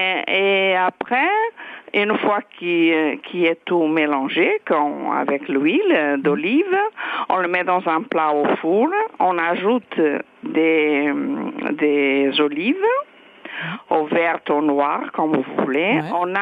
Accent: Braga, Norte, Portugal; French is a second language; now in France; Parce que je suis portugaise

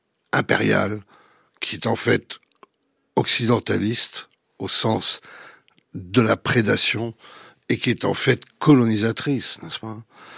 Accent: France; En tant que Français, en tant que Européen

